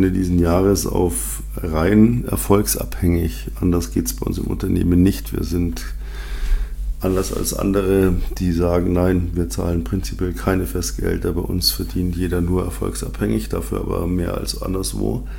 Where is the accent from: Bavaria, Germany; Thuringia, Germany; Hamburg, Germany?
Bavaria, Germany; Munich; Und man hat halt verdammt nochmal als Münchner, wusste man halt, wie man A, Winterreifen hat